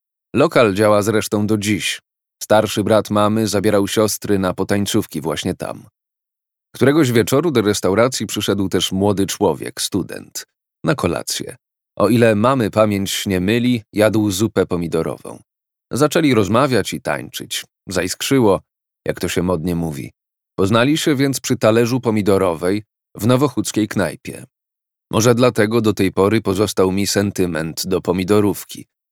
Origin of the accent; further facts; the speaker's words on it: Kraków, Lesser Poland, Poland; Z Krakowa, czy raczej z Nowej Huty.